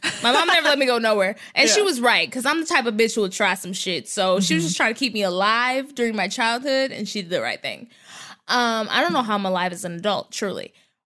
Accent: Texas, United States; When I was a kid, because I'm from Texas, in North Texas, there were a lot of Mormons.

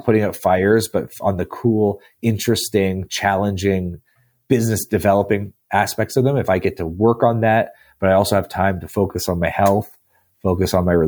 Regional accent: Canada; I mean, I'm from Canada. It gets cold here.

